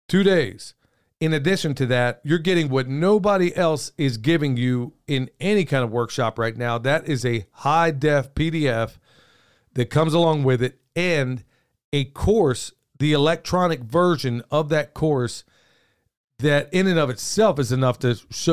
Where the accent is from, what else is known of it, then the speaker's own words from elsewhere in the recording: United States; And frankly, I'm an American first.